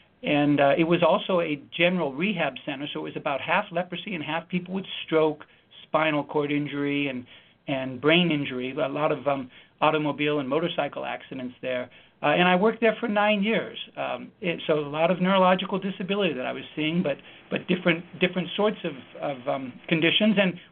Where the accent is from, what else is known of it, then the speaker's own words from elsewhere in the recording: Denver, Colorado, United States; also born or lived in Sacramento; I grew up in Denver, Colorado, and Sacramento, California.